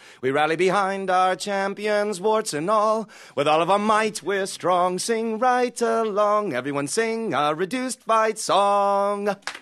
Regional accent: Texas, United States; growing up in Texas, I mean, I never, ever watched baseball

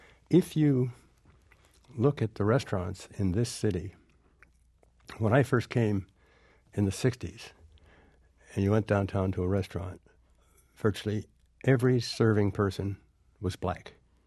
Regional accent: Michigan, United States; I grew up in Michigan, which was the epicenter of the auto business

